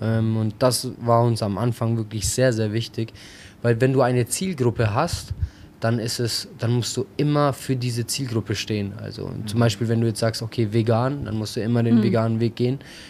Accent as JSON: {"language": "German", "country": "Kosovo", "second_language": "German", "lives_now": "Germany", "said": "wir sind selber aus dem Kosovo"}